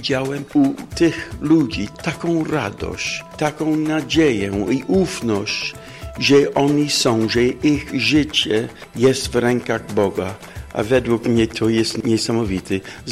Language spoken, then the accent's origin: Polish; Manchester, North West England, United Kingdom; Polish is a second language; now in Poland; jestem ojcem białym, misjonarzem Afryki. Pochodzę z Manchesteru, więc na północ Anglii i w tej chwili pracuję tu w Polsce.